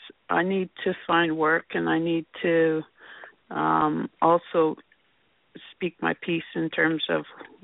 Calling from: Vancouver, British Columbia, Canada; I'm speaking from Vancouver.

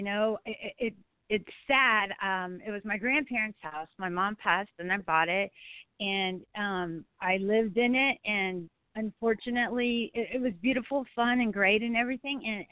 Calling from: Texas, United States

